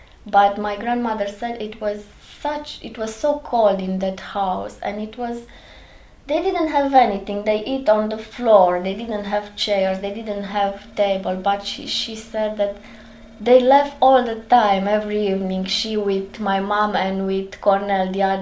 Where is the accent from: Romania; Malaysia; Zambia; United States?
Romania; Arad, Arad County; born there; English is a second language; The first train who came, it was the train who went in Arad, and this is how I was born in Arad.